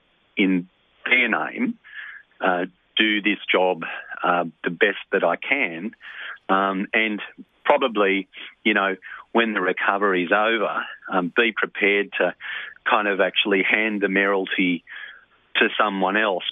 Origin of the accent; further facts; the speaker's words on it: New South Wales, Australia; They're not likely to say Sydney or New South Wales. I say to you, I come from the Blue Mountains.